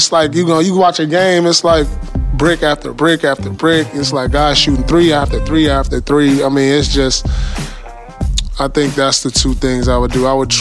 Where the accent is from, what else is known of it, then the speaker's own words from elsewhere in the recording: Inglewood, California, United States; I grew up in Inglewood